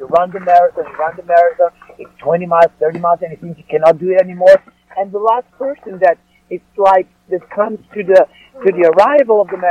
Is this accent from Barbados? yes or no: no; Italy; English is a second language; So I went back to Italy after 5 years not working in my home country. It was nice to go back and work there.